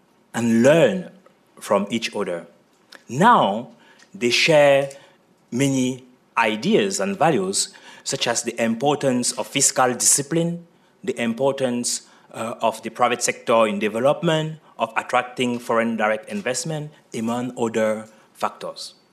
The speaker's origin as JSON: {"language": "English", "country": "Cameroon", "tie": "born or raised there", "said": "I was born in Cameroon. So, I have experienced firsthand the transformation going into the continent. How I grew up during the structural adjustment period."}